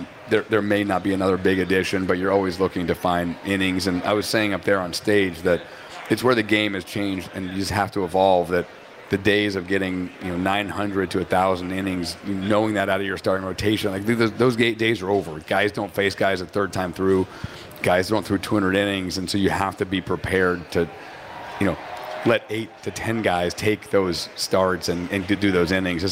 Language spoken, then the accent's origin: English; New Hampshire, United States; also born or lived in Boston; I was in Boston for a long time. I grew up in New Hampshire, but, I'm not a Patriots fan anymore.